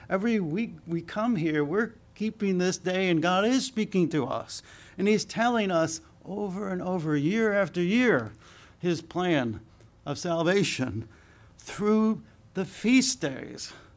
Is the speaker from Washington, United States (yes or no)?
no; Cleveland, Ohio, United States; And I grew up in Cleveland. It was 3 hours away, and I had $100.